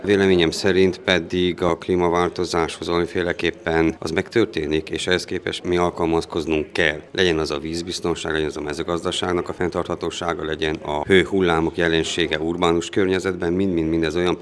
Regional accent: Kézdivásárhely, Covasna, Romania; Kézdivásárhely, ugye, ahonnan én lakok, származok és képviselem

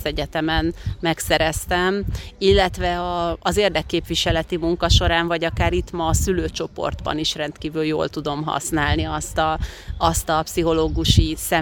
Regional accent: Eger, Heves, Hungary; born there; Látássérültként születtem Magyarországon, Egerben, tehát én Magyarországról jöttem ide a táborba önkéntesként

